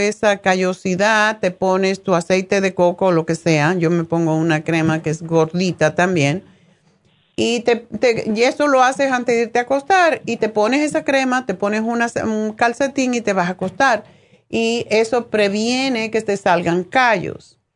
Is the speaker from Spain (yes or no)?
no; Sagua de Tánamo, Holguín, Cuba; muchas veces en mi pueblo, en Zaguadetánamo, había una señora